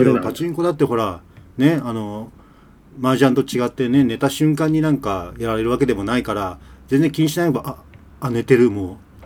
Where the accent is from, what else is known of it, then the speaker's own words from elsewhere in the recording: Tokyo, Japan; まあ私もまあ都内出身だけど、田舎の方なんで、まだ敵屋とかいたんでね。